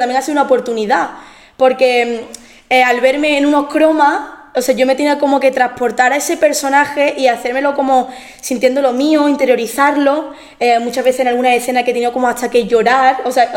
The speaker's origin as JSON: {"language": "Spanish", "town": "Málaga", "region": "Andalusia", "country": "Spain"}